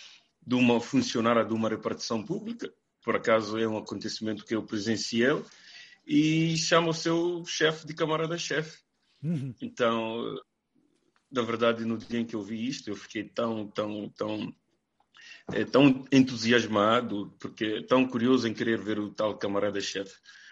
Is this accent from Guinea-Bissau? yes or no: no; Mozambique; a minha trajetória enquanto moçambicano e enquanto criador também